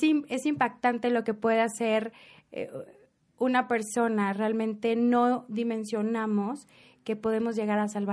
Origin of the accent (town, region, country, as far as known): Mexico